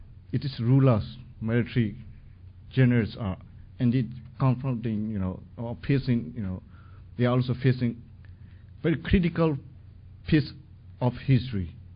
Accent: India; English is a second language; also born or lived in Myanmar; I'm Burmese Buddhist monk from Burma. But I was born in Burma, but grew up in India.

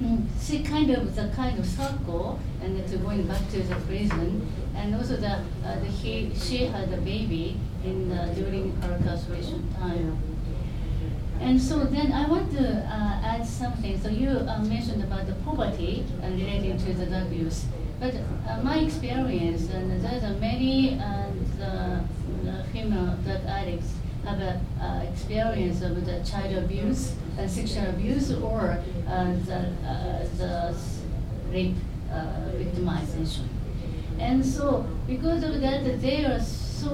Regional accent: Japan; English is a second language; I'm from Japan, and I'm teaching at university and also criminal justice.

